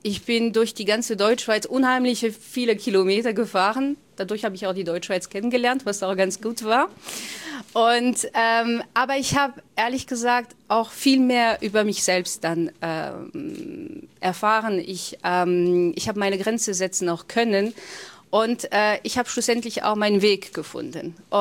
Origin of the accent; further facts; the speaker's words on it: southern France, France; now in Switzerland; Ich komme ursprünglich aus Südfrankreich.